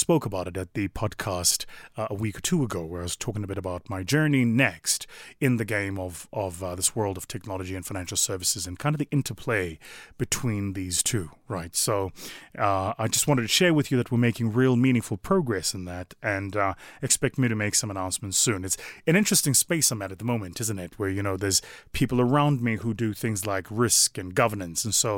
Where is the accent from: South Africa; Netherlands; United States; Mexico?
South Africa; less than 30% of them were from my home country of South Africa